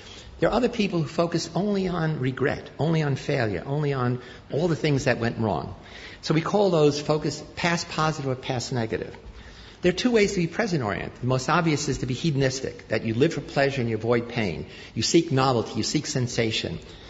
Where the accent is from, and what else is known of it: Sicily, Italy